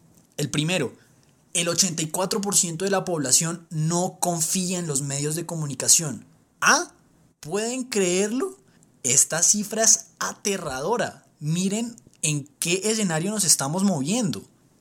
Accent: Colombia; a nosotros como colombianos importarnos

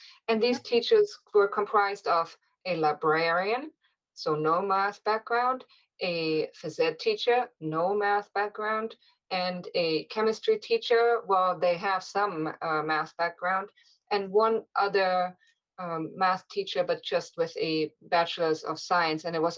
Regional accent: Germany; moved away as an adult; now in Canada; Well, I grew up in Germany, and after high school, I went to Canada as a nanny, and then I got stuck and immigrated to Canada.

